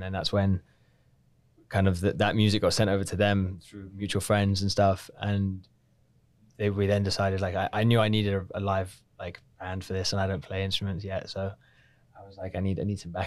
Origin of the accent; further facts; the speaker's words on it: London, United Kingdom; also born or lived in Atlanta; And I'm from London, England.